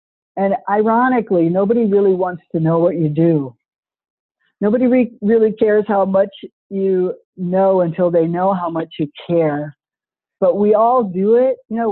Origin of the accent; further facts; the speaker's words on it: California, United States; You know, I grew up in California. My father was a high school principal.